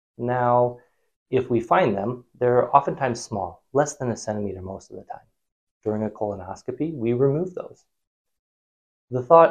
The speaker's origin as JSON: {"language": "English", "town": "Huron", "region": "South Dakota", "country": "United States", "tie": "born or raised there", "said": "I grew up in Huron, went to medical school here in South Dakota"}